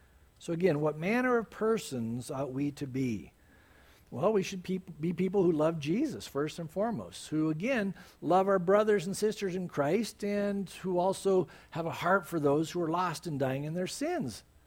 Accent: San Diego, California, United States; I remember growing up in San Diego, I surfed, you know, and then when I got saved

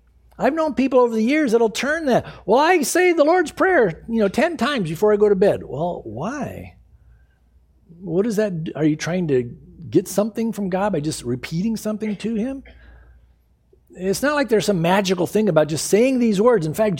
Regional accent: San Diego, California, United States; when I was growing up in San Diego, they were always at the airport.

